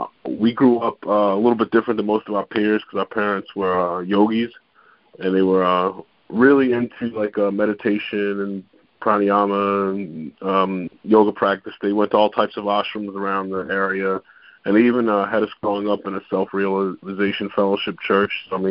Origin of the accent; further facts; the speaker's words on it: Baltimore, Maryland, United States; All right, well … Atman and I are brothers, and we grew up in West Baltimore, pretty famous for the HBO show The Wire.